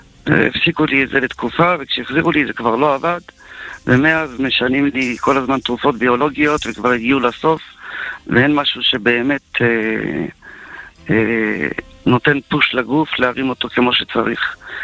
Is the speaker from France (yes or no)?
yes; France; now in Israel; ואני כאילו בחור ישיבה במקור, למרות שאנחנו צרפתים ובאנו מצרפת והכל וזה, אבל והיינו בהתחלה מזרחי, היינו גרים באלון מורה